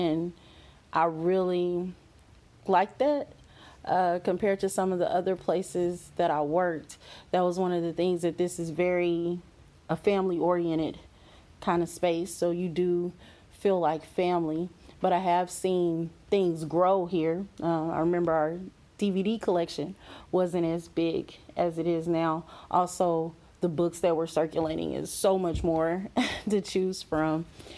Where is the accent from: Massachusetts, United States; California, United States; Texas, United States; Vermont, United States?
Texas, United States; Daingerfield; I grew up in Dangerfield, Texas. That's about probably 30 to 45 minutes from Longview.